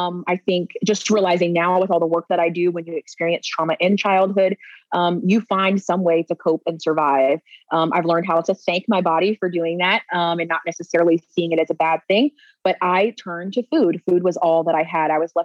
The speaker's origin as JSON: {"language": "English", "town": "Virginia Beach", "region": "Virginia", "country": "United States", "tie": "born or raised there", "said": "So I was raised in Virginia Beach, Virginia. My dad was in the military, one of eight kids."}